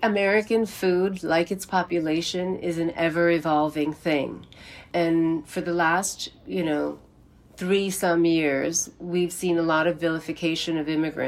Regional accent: South India, India; especially we are from South India, and South India tends to be a little bit more conservative than, say, you know, cities like Delhi.

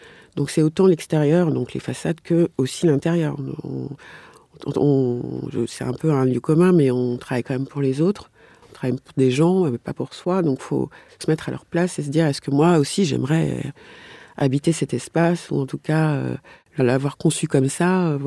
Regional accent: Douala, Littoral, Cameroon; now in France; J'ai quand même vécu en France, mais maintenant, enfin, j'ai de la famille, je suis originaire du Cameroun, j'ai encore de la famille là-bas.

